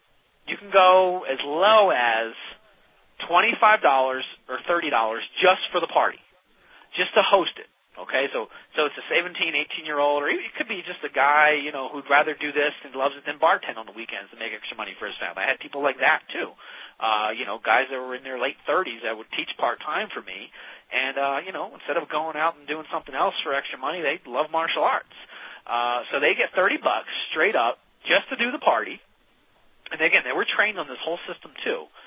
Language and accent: English; Philadelphia, Pennsylvania, United States; You know, I'm a city person. I grew up in South Philly.